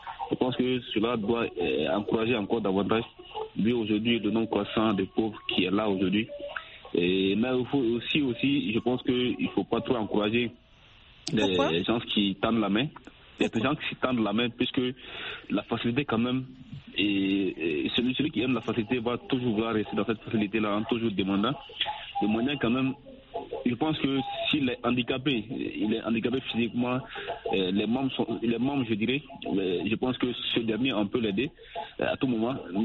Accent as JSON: {"language": "French", "country": "Mali", "said": "Effectivement, les talibés, c'est un terme sénégalais. Chez nous, au Mali, on les appelle les grébous."}